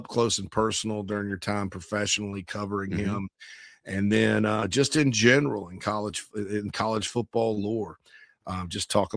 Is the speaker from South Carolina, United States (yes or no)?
yes; South Carolina, United States; You know, I'm from Spartanburg County, South Carolina.